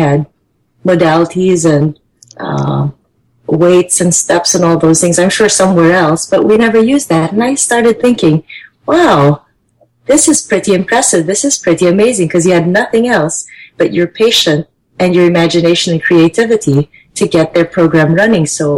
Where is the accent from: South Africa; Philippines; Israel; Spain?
Philippines; moved away as an adult; now in United States; Sure. I'm from the Philippines, and this was supposed to be my 2-year gig before I went back home to study medicine. Well, that never happened. I moved here in 1995